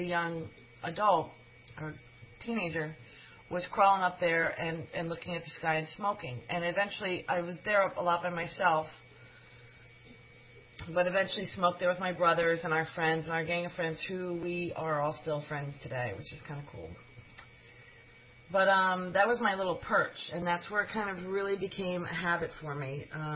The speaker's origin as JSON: {"language": "English", "town": "Bethel", "region": "Connecticut", "country": "United States", "said": "I'm from Bethel, so this was Fairfield."}